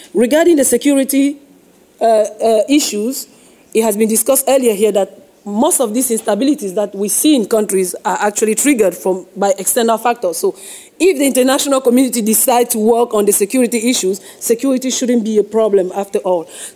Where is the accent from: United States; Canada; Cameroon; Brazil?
Cameroon; I am from Cameroon, an African woman standing in front of you